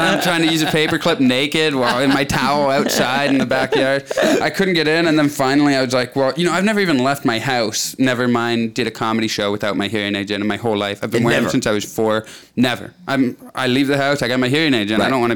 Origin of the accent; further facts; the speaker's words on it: Canada; I grew up in Canada. You had to take French every year in school. So I took French 10 straight years. I don't know a lick of French.